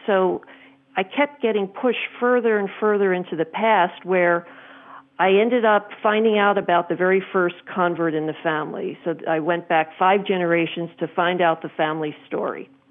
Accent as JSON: {"language": "English", "town": "Philadelphia", "region": "Pennsylvania", "country": "United States", "tie": "born or raised there", "said": "And, you know, I grew up in Philadelphia, but I didn't live in Chinatown."}